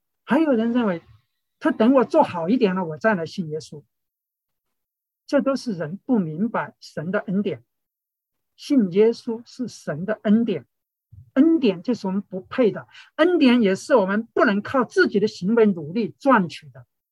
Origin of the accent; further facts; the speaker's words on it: China; 我们中国人过年其实最大的一个主题就是辞旧迎新。